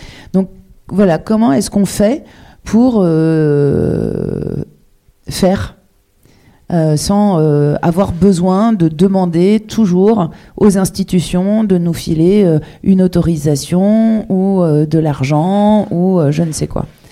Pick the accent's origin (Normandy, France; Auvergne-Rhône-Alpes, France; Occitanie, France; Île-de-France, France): Auvergne-Rhône-Alpes, France; moi je viens de la Drôme, en Drôme-Ardèche